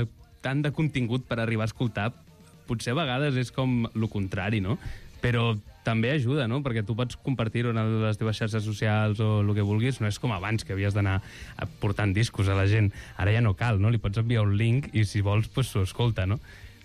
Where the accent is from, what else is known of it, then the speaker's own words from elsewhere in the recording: Catalonia, Spain; que som gent que de Catalunya, no?, també, que hem nascut aquí tot